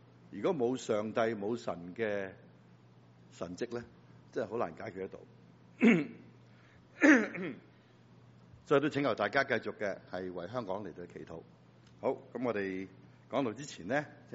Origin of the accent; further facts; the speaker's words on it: China; 福气呢，是我们中国人从来都不会抗拒